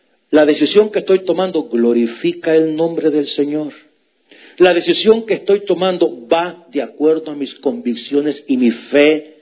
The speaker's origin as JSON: {"language": "Spanish", "country": "El Salvador", "said": "Yo estaba platicando con un hermano allá en mi país, en El Salvador."}